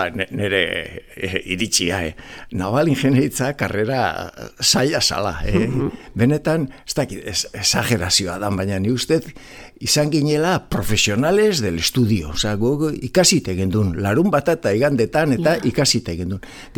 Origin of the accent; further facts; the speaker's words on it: San Sebastián, Basque Country, Spain; born there; Donostiako Aldesarrean, Kaie Puerto, kaia ondoan. Diferentzi txiki bat dago, ez ginen kaiakoak, baina gertukoak bai.